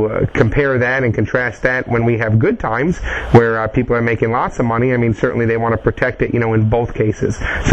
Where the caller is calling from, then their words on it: Deerfield Beach, Florida, United States; Calling you from Deerfield Beach, Florida.